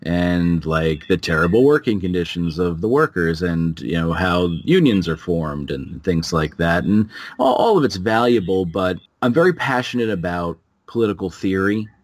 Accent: New Jersey, United States; And, you know, I'm from New Jersey. I live in Massachusetts. I consider myself an American.

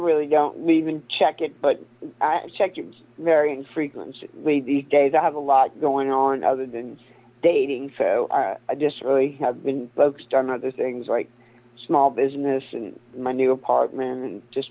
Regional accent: New Orleans, Louisiana, United States; I'm from New Orleans. I can hang.

